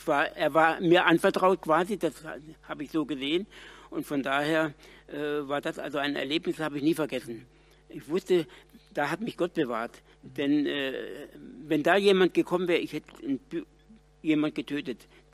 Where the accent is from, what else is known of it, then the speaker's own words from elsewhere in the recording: Freiburg im Breisgau, Baden-Württemberg, Germany; ich komme aus Freiburg im Breisgau, dem schönen Schwarzwald, und bin der vierte von vier Jungs